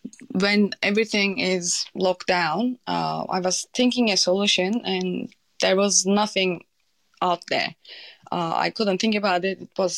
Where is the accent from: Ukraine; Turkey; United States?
Turkey; English is a second language; But I'm from Turkey. Turkey is not doing well at the moment.